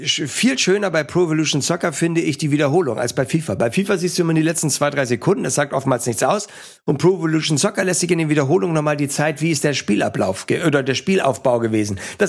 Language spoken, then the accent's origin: German; Hamburg, Germany; ich komme jetzt hier aus Hamburg